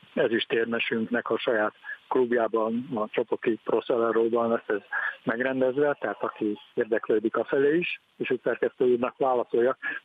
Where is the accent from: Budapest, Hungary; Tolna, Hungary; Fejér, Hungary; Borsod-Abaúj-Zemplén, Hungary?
Fejér, Hungary; Én magam a Velencei tavon nőttem fel